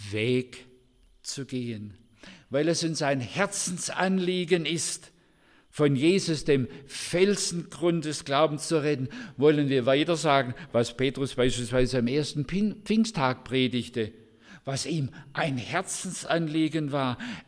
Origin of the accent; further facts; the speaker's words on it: Stuttgart, Baden-Württemberg, Germany; Ich bin ein Schwab. In Stuttgart geboren und dort aufgewachsen.